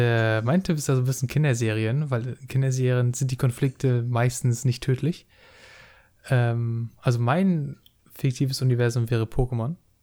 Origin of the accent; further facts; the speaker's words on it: Schwerin, Mecklenburg-Vorpommern, Germany; Also ich weiß, bei uns in Schwerin hatten wir mal